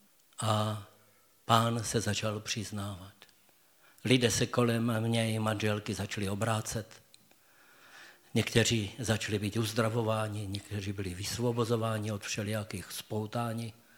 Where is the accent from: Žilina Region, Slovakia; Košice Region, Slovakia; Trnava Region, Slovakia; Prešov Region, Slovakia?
Košice Region, Slovakia; Michalovce; moved away as an adult; now in Czechia; pocházím z východního Slovenska, od Michalovců. V 60. roce jsem přišel budovat Ostravsko a tento kraj se pro mě stal zemi zaslíbenou.